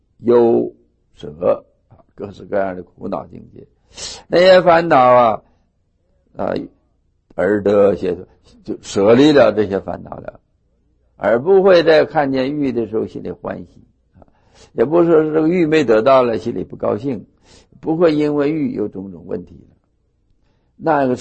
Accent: Northeast China, China; 我们东北人说的话叫老坛儿

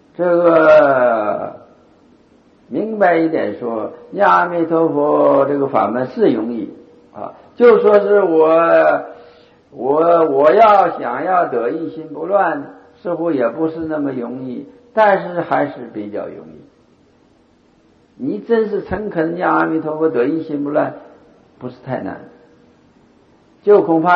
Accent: China; 就是契合我们中国人的胃口

